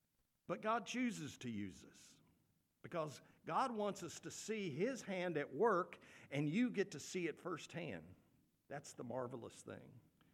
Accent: Kentucky, United States; I grew up in Kentucky, about 2 hours from Cincinnati.

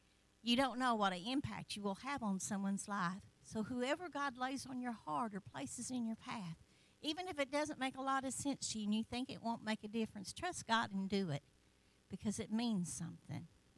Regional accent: Missouri, United States; You know, I tell people that we're from Missouri, and back in Missouri, we like to fish.

